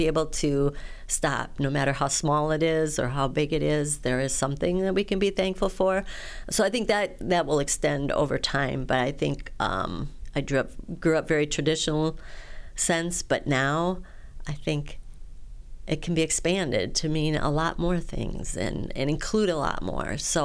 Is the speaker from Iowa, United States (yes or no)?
yes; Sergeant Bluff, Iowa, United States; I am from Sergeant Bluff.